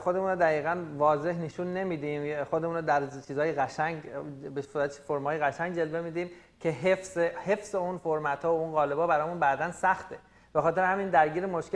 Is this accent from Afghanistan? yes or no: no; Iran; ما مردای ایرانی هستیم